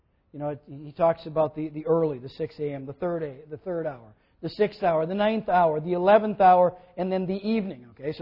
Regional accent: Minnesota, United States; I grew up in the German and Swedish realms of outstate Minnesota.

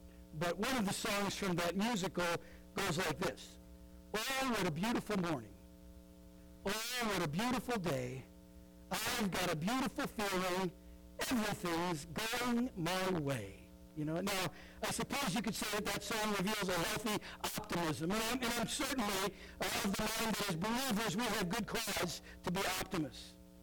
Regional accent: Minnesota, United States; But I grew up in Minnesota, you know, not far from South Dakota

